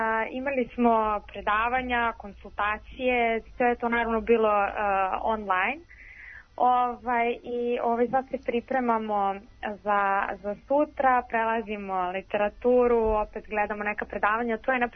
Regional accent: Paraćin, Šumadija and Western Serbia, Serbia; ja sam iz Paraćina i onda, naravno, ovde nije svo moje društvo.

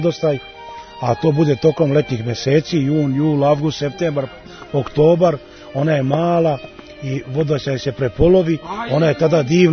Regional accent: Loznica, Mačva District, Serbia; Gledaj, ja sam iz Loznice

